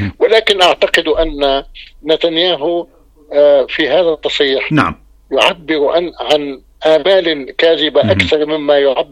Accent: Lebanon; ثم نحن كلبنانيين نتدارس في استراتيجية أمن وطني

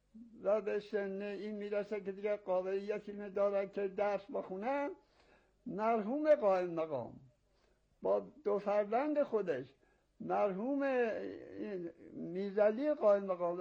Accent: Markazi, Iran; بنده مردی هستم تقریبا 90 ساله در هلالان متولد شدم و عمری همیشه در همین ده زندگانی کردم

